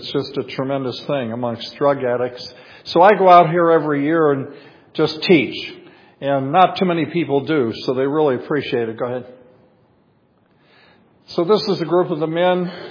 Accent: Cleveland, Ohio, United States; also born or lived in Erie, Pennsylvania / Willowick, Ohio; I was born in Erie, Pennsylvania, and at 8 years old, my dad got a job at Coit Road Fisher Body General Motors plant. We moved to Cleveland, and I was there to my early teens, and then we moved out to Willowick

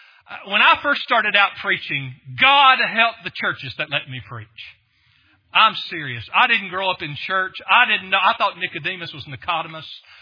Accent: Lawrenceburg, Tennessee, United States; was a church called Meadowview Baptist Church that was literally on the wrong side of the tracks in my hometown of Lawrenceburg, Tennessee.

